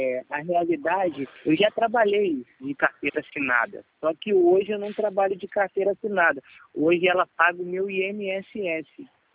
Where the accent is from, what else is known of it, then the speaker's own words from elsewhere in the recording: Rio de Janeiro, Brazil; eu sou do Rio de Janeiro. Pelo sotaque dá para você ver, né?